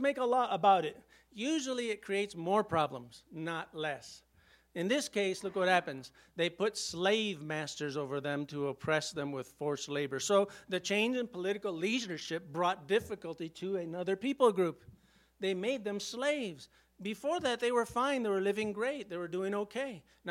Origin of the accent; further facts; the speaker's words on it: United States; I'm American, okay? I'm of Latin descent, yes, but I'm American.